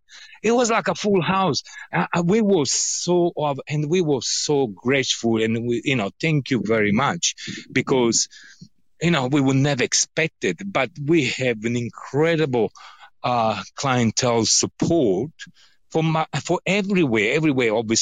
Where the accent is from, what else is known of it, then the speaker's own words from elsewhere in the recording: Naples, Campania, Italy; I'm very particular on fry because I'm from Naples, so frittura for us is extremely important.